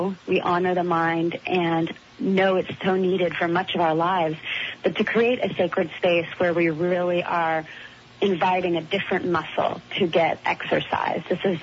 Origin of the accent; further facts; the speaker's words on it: California, United States; I was raised here in California and grew up with loving parents, but in a pretty masculine environment.